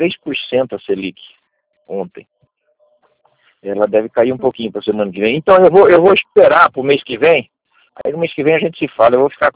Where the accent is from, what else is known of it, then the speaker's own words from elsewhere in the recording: Cambé, Paraná, Brazil; Eu sou de Cambé.